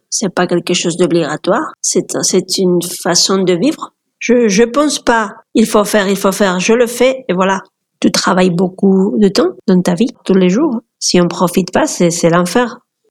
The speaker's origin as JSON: {"language": "French", "country": "Spain", "second_language": "French", "said": "j'ai 43 ans. Je suis espagnole, j'habite au nord de l'Espagne, près de Bilbao."}